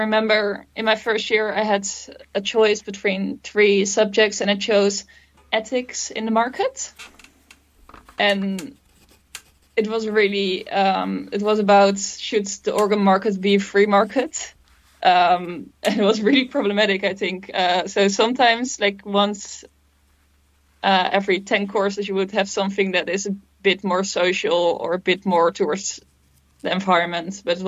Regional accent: Noordwijkerhout, South Holland, Netherlands; English is a second language; I grew up in a little town in the Netherlands. It's called Noordwijkerhout. It's pretty close to Amsterdam.

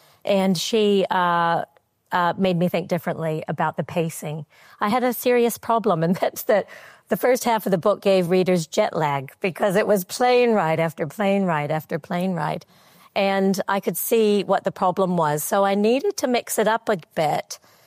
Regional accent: United States; But I wasn't at all, as an American, you know, surprised by that.

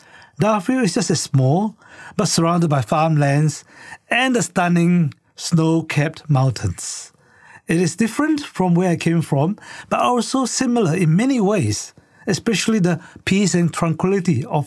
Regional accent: Malaysia; now in New Zealand; I'm from Malaysia. I came to study at Victoria University in Wellington.

